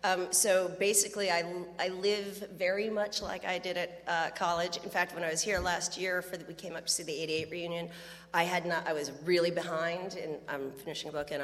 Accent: Clackamas, Oregon, United States; I was from Clackamas, Oregon.

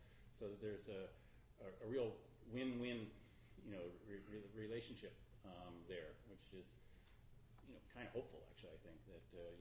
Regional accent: Pacific Northwest, United States; I grew up in the Northwest, and you know, we were always taught, you know, tall trees, silent, and so forth.

